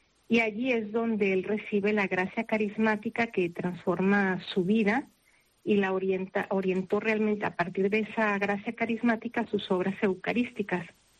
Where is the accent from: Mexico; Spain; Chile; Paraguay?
Mexico; Hay una hermana argentina, una venezolana, una canaria de Teror y yo que soy de México.